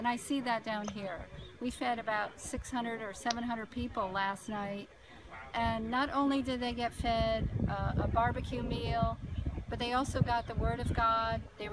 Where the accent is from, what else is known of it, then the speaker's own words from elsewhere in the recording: New Hampshire, United States; I'm from New Hampshire.